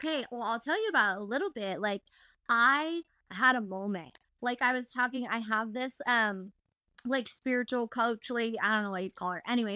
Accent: Utah, United States; I was born and raised in Utah, which has been so fun.

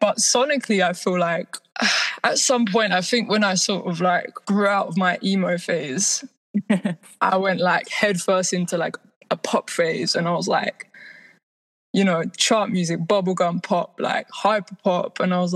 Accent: London, United Kingdom; I use she, her pronouns, and I'm from London, England.

